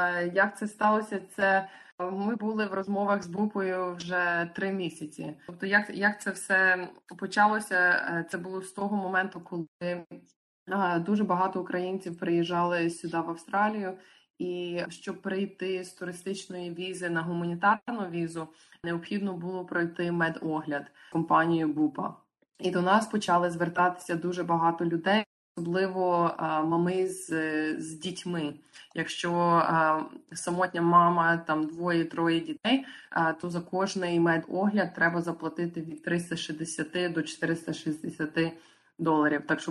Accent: Canada; moved away as an adult; also born or lived in Lviv, Ukraine / United States; now in Australia; Сама я родом зі Львова, я народилась в маленькому містечку Цедубляни. На той час там було десь 8 тисяч людей населення. І коли мені було 6 років, я виїхала з України і приїхала в Канаду. Я виросла в Канаді

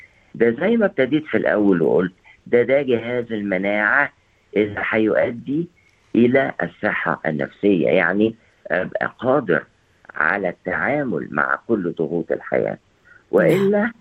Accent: Egypt; أنا من مصر

